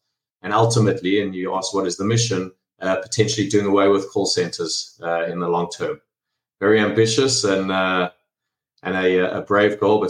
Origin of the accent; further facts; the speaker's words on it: South Africa; now in United States; I am South African, if you're all trying to place the accent